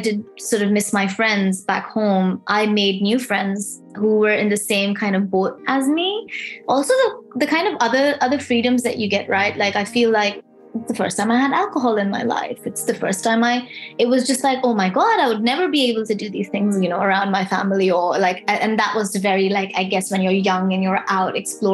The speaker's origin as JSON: {"language": "English", "country": "Pakistan", "also_born_or_lived": "Middle East", "lives_now": "Melbourne, Australia", "said": "I migrated to Australia as an international student from Pakistan. I'm originally from Pakistan. I never really lived there. I grew up in the Middle East."}